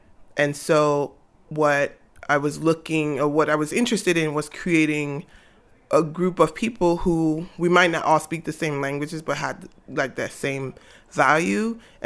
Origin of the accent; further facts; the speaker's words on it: Nigeria; I'm Nigerian, I'm Igbo